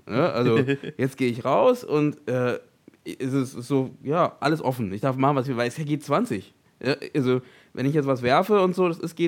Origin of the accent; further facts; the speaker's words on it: Berlin, Germany; Ich als Berliner. Weit weg von Hamburg.